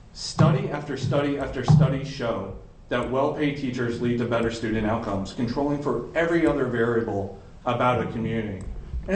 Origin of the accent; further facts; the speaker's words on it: Maryland, United States; born there; now in Fluvanna, United States; You know, I wasn't born here. That's not a trade secret. Everybody knows this. I was born in Calvert County, Maryland. It has very similar qualities to Fluvanna.